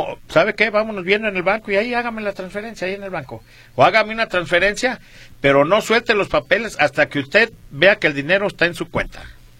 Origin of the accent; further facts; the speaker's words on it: Zacatecas, Mexico; yo soy de Zacatecas y allá es la mejor tuna, ¿eh?